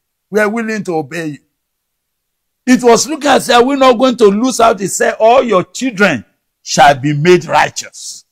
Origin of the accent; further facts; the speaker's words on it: Nigeria; born there; I've never known any time that changed since I was born in Nigeria.